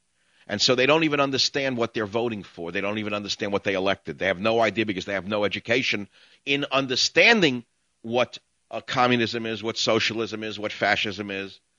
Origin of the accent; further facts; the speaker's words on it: United States; That offends me as an American.